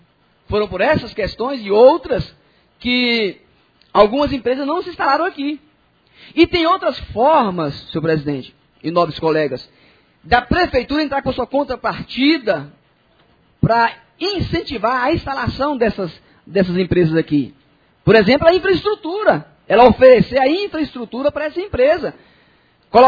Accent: Formosa, Goiás, Brazil; born there; nós que nascemos aqui em Formosa, nós estamos vendo o tamanho do crescimento que Formosa está tendo.

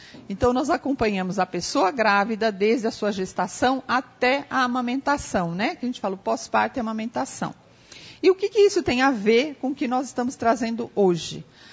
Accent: São Paulo, Brazil; now in Brasília, Brazil; Eu sou de Brasília, na verdade sou de São Paulo, estou morando agora em Brasília, Distrito Federal

